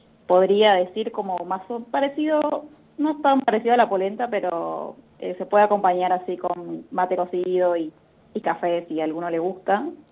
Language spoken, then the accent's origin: Spanish; Paraguay; now in Buenos Aires, Argentina; yo soy paraguaya, y nada, hace tiempo, hace 12 años más o menos que estoy acá, me recibí acá en Buenos Aires